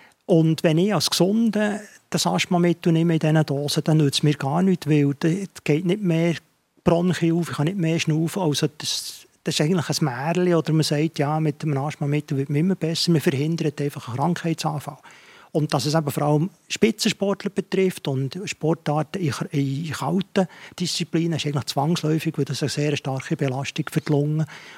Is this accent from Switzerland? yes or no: yes; Switzerland; wo man bei uns in der Schweiz jedes Medikament anwählen kann